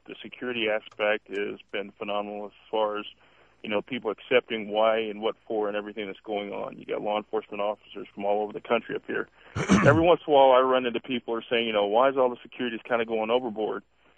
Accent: Arizona, United States; I'm from Arizona. I'm a sheriff's deputy there just outside of Phoenix.

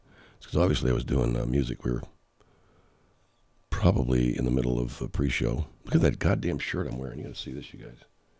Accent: Arcadia, California, United States; also born or lived in Pasadena; And here in the L.A. area, in other words, suburban L.A., like where I grew up in Arcadia, Pasadena, they went to the river.

